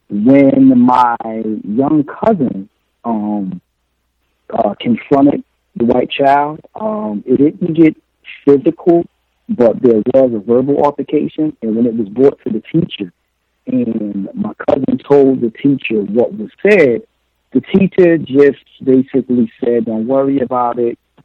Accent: New Jersey, United States; I'm on the East Coast. I'm from New Jersey.

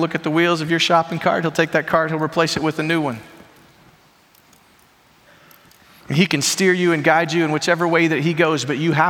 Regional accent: Chicago, Illinois, United States; I grew up in Chicago. The problem with Chicago is you don't carry a gun in Chicago.

